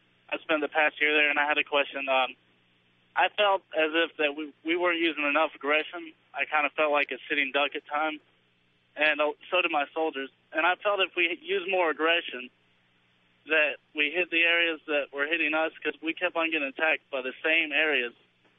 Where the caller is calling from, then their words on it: Fort Bragg, North Carolina, United States; Yeah, I'm from Fort Bragg.